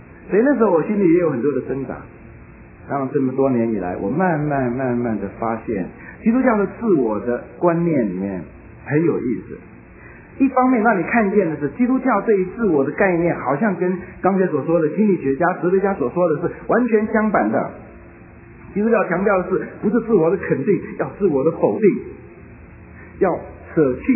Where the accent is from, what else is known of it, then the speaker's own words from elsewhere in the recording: China; 我们闽南人是这样讲的